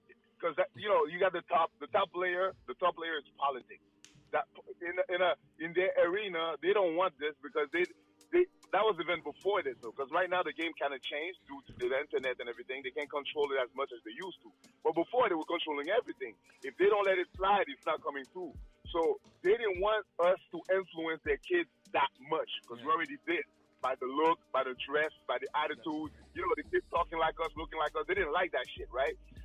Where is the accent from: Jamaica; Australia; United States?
Jamaica; I'm Jamaican.